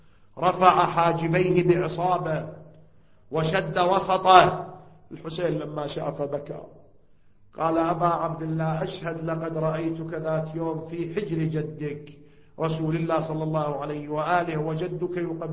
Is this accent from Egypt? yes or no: no; Iraq; ما أدري عندكم ولا موجودة، إن شاء الله موجودة هناك عندنا بالعراق